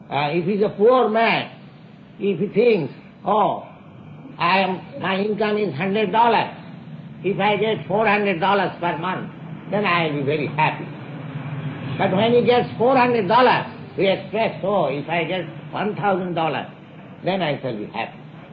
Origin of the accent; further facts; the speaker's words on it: India; English is a second language; moved away as an adult; That's why I'm an Indian sannyasi, I come to a country, to your country.